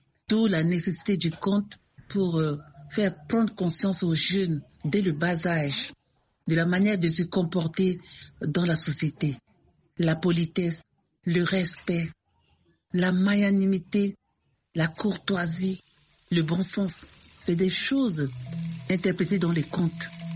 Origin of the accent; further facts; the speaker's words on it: Central African Republic; Il y a un très grand festival international de contes et de l'oralité chaque année chez nous en Centrafrique